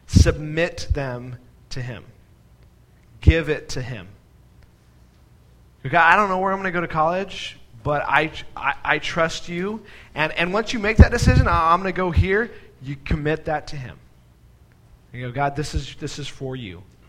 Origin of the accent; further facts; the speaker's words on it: Nevada, United States; I remember winding down a million roads as I was growing up in Nevada, going through mountains.